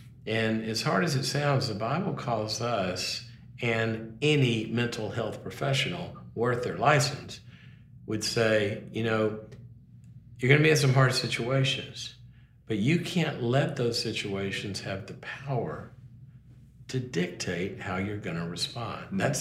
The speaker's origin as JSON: {"language": "English", "region": "Mississippi", "country": "United States", "moved": "as an adult", "said": "I go to college, and I was from Mississippi. I went to SMU's in Dallas, and so I went a couple of states over, floating along as a college student."}